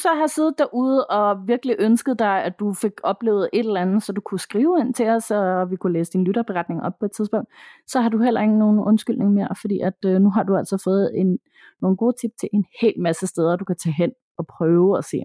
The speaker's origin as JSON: {"language": "Danish", "town": "Tappernøje", "region": "Zealand", "country": "Denmark", "tie": "born or raised there", "said": "Der var så mange af dem dernede i Tappernøje-området, hvor jeg er vokset op."}